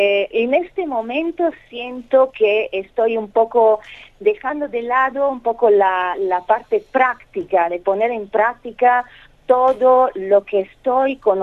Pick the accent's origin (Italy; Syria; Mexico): Italy; Milan, Lombardy; born there; Spanish is a second language; Sí, Hugo, yo soy italiana. Bueno, nací en Milano